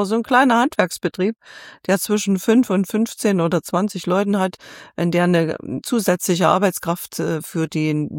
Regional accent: Thuringia, Germany; ich komme aus Thüringen, ist ein gutes Beispiel.

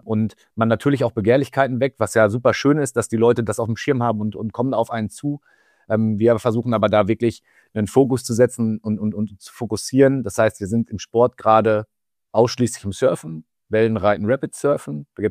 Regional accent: North Rhine-Westphalia, Germany; born there; ich komme gebürtig aus dem Sauerland und da sind wir ja mit Brauereien ganz gut gesegnet.

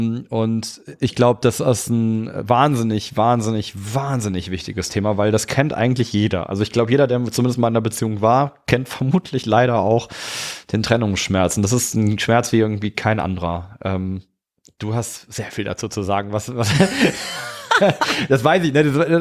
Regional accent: Cologne, North Rhine-Westphalia, Germany; habe ich mal wieder eine former Kölnerin hier. Das freut mich. Ja, komme ich ja auch her.

